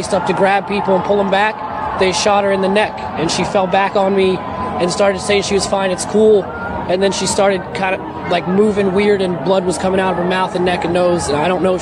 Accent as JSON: {"language": "English", "region": "New Jersey", "country": "United States", "said": "from New Jersey."}